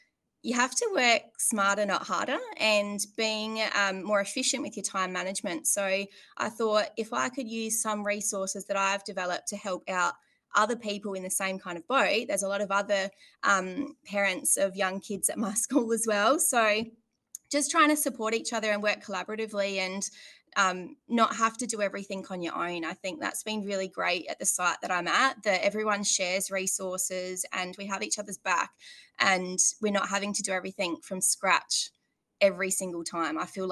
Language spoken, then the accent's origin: English; Crystal Brook, South Australia, Australia; born there; So I went back to where I was born in Crystal Brook, and I went to Gladstone High School up there